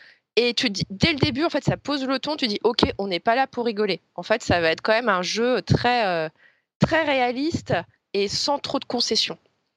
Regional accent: France; en tant que Français

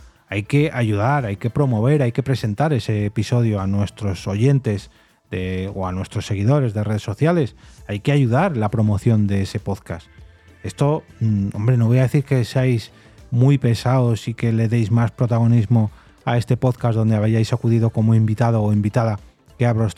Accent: Barcelona, Catalonia, Spain; y yo soy de Barcelona

